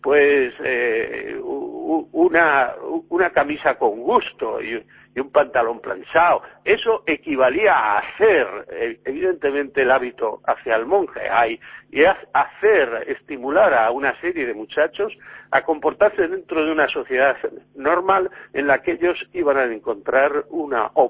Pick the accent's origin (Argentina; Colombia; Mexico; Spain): Spain; Basque Country; yo como buen vasco, los vascos siempre nos ha gustado comer y beber, porque somos un pueblo muy muy arraigado en la gastronomía y en la cultura de la gastronomía